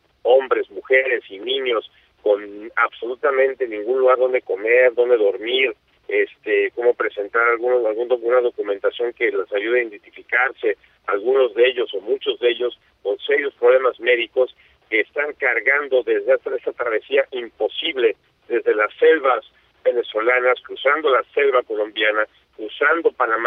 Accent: Mexico City, Mexico; now in United States; Yo crecí en la Ciudad de México en la década de los 80s. Antes venía aquí a vivir a los Estados Unidos

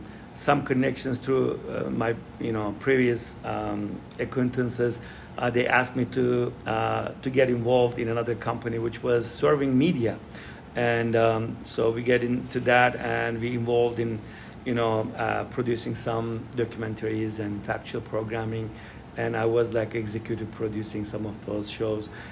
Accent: Turkey; I'm originally from Turkey

